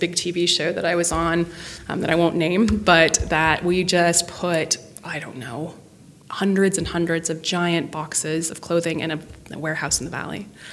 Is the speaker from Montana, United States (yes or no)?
yes; Montana, United States; I am from Montana.